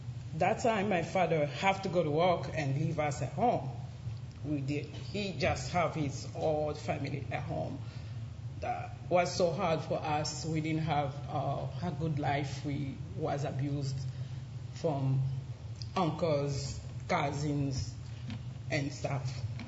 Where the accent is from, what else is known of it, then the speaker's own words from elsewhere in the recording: Kinshasa, DR Congo; English is a second language; So I lived there since I was born in city, which is Kinshasa.